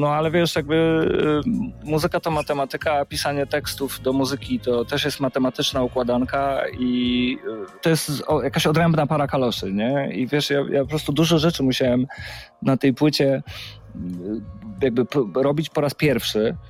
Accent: Płock, Masovian Voivodeship, Poland; bo ja pochodzę z Płocka

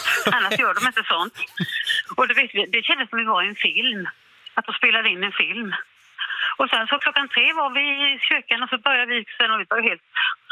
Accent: Kalmar, Kalmar County, Sweden; now in Gothenburg, Sweden; Och vi är från Kalmar från början, men vi utflyttade till Göteborg, både hon och jag.

